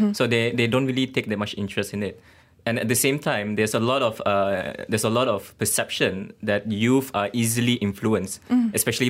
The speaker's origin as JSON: {"language": "English", "region": "Sarawak", "country": "Malaysia", "said": "I came from Sarawak."}